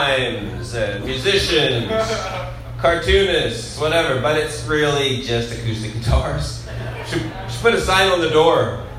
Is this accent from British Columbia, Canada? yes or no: yes; Nanaimo, British Columbia, Canada; I'm from Nanaimo.